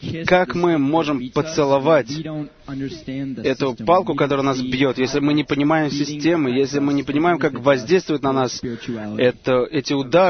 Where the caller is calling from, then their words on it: Detroit, Michigan, United States; это я из Детройта